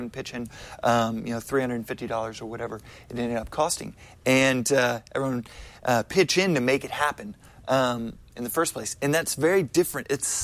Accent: Texas, United States; You know, born and bred in Texas, you have a lot of pride for your

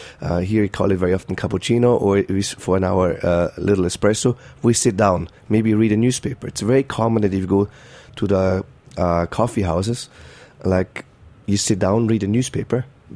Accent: Innsbruck, Tyrol, Austria; I grew up in Innsbruck, in the area of Innsbruck.

